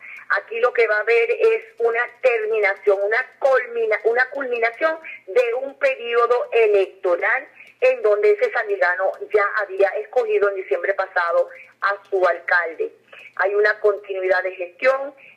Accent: Venezuela; desde el punto de vista como mujer venezolana luchadora y como alcaldesa

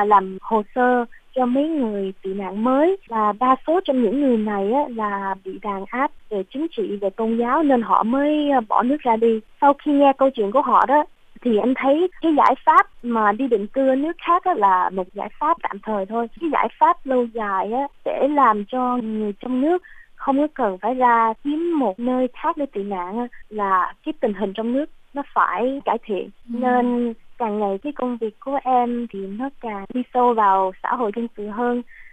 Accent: Canada; now in Philippines; Em sinh ra và lớn lên ở Canada.

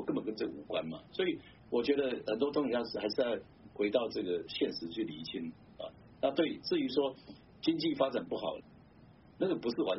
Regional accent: Taiwan; 我接受中华民国，但我不是中国人，我是台湾人啊，这很清楚。

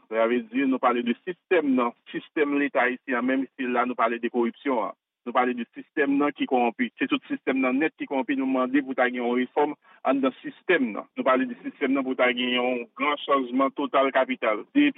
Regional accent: Haiti; je suis haïtien.

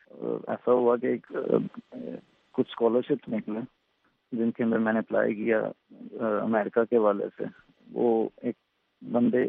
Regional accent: Lahore, Punjab, Pakistan; also born or lived in Saudi Arabia; اور میرا تعلق پاکستان لاہور سے ہے. بچپن کا آغاز سعودیہ میں ہوا.

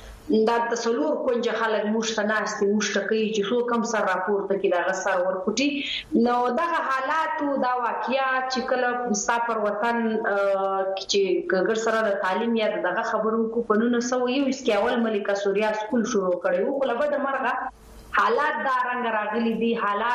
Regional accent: Sanjawi, Balochistan, Pakistan; now in Quetta, Pakistan; پیدا شوی او لوی شوی په سنځاوي کې وزیلا زیارت جنوبی پښتونخوا کې سبق مون تر لسمال ته ویلې دی. بیا د مختص د خپل د پاره کوټي شار ته راغلو.

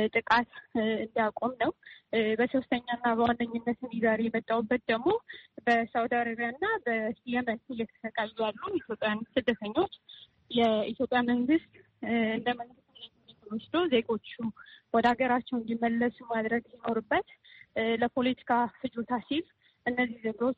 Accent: Tigray, Ethiopia; እኔም እንደ ትግራይ ተወላጅ እሱም ደግፌ እዚህ ተገኝቻለሁ።

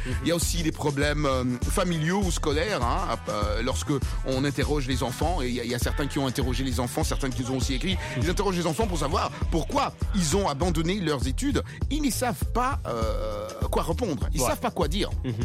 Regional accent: DR Congo; moi, en tant que Congolais

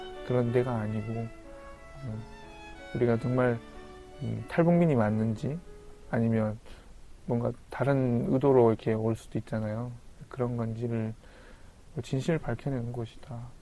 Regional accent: North Korea; accent: North Korean; now in South Korea; 고향이 어디세요? 뭐 이렇게 그런 경우가 굉장히 많았어요. 왜냐하면 북쪽 사투리가 있었기 때문에.

